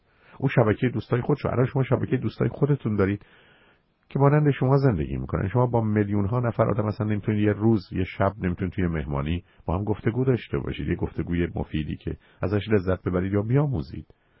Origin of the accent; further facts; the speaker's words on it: Iran; ایرانیم، مردم، پیرمردم، نفهمم